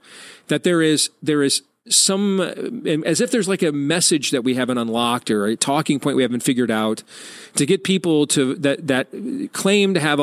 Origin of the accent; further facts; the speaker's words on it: Michigan, United States; like in Ann Arbor is attached to Detroit, my home state of Michigan, for example